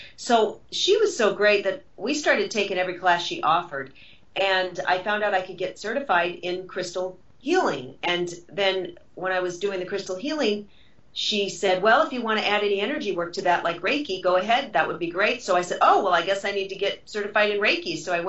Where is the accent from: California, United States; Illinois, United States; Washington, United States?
Washington, United States; Seattle; I came down from Seattle, Washington, and to do my dream and try to be a movie star.